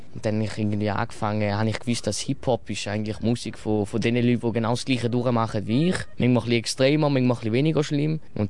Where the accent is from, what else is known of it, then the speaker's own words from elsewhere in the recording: Matzingen, Thurgau, Switzerland; ich komme aus Matzingen. Ich bin von Thurgau.